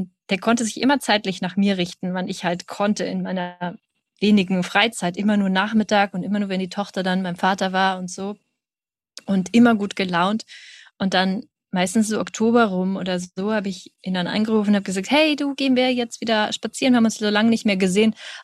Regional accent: Germany; wenn ich gesagt habe, hey, ja, ich bin aus Deutschland, ich mich ein Stück weit stolz darauf gefühlt habe.

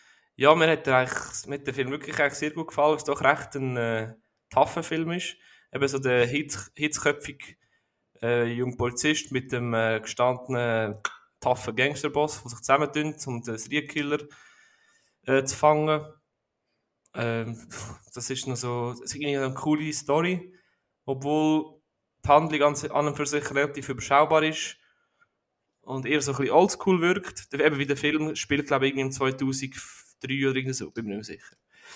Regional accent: South Korea; ich meinte, ich komme aus Korea.

